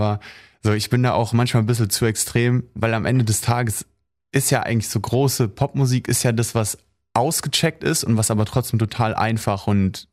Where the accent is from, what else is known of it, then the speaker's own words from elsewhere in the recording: Berlin, Germany; Ich komme ja auch aus Berlin und das ist so eine schnelllebige Welt.